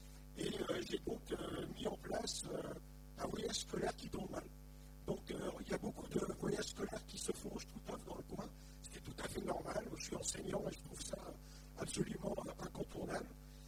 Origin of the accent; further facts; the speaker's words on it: Lunéville, Grand Est, France; born there; je suis né à Lunéville, donc je connais assez bien le coin.